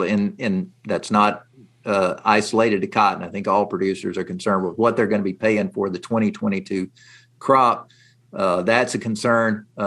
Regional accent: Alabama, United States; also born or lived in Missouri; now in Memphis, United States; Originally from Alabama, then Missouri, and now Tennessee.

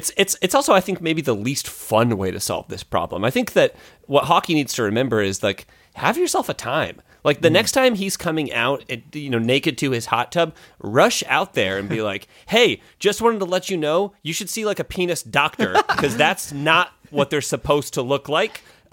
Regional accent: Midwest, United States; I'm from the Midwest and I was like, I love cowboys

